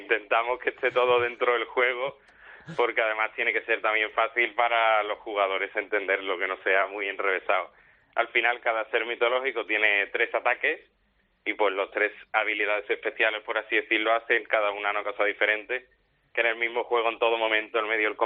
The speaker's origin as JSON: {"language": "Spanish", "town": "Seville", "region": "Andalusia", "country": "Spain", "said": "pero somos de Sevilla"}